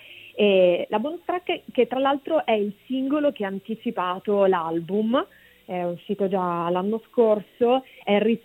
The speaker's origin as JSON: {"language": "Italian", "town": "Rome", "region": "Lazio", "country": "Italy", "tie": "born or raised there", "said": "Roma è un'altra città a me vicina, e tu lo sai, è un'altra città che mi ha cresciuto, come si dice, dalle mie parti"}